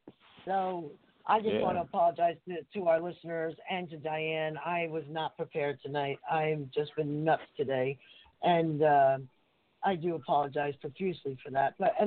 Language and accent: English; Harrison, New Jersey, United States; a few people want to use it as a town motto or school motto where I grew up in Harrison, New Jersey.